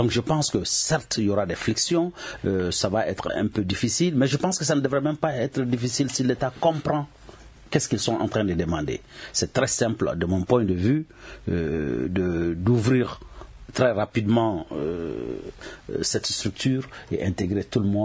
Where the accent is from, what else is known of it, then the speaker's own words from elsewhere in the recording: Gao, Mali; À Gao, nous avons, comme je l'ai dit, nous sommes tous des Maliens.